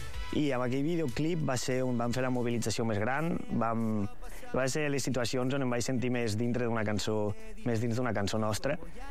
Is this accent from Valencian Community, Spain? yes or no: no; Lleida, Catalonia, Spain; traspassava una mica les fronteres de la nostra comarca i de Lleida, que és una mica el nostre origen. Som tots de Lleida.